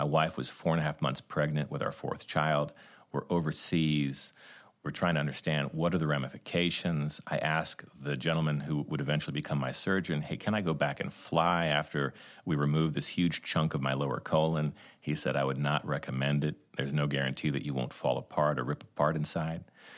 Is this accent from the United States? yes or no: yes; United States; I'm a combat veteran. I'm a Top Gun instructor. I'm a busy guy. And I'm an American male, right?